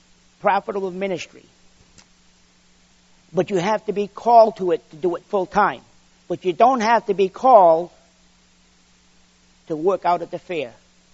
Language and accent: English; Woonsocket, Rhode Island, United States; My city I lived in, I was born in Woonsocket, Rhode Island. Okay. 95% of the people in town were all Catholic.